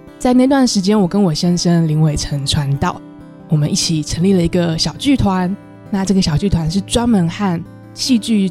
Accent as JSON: {"language": "Chinese", "country": "Taiwan", "tie": "born or raised there", "said": "特别是我自己在台湾土生土长的时候接触到的文化跟我的基督信仰"}